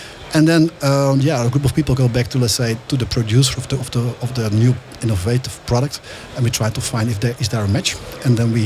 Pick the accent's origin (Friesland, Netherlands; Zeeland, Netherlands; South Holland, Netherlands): South Holland, Netherlands; because I'm from the Westland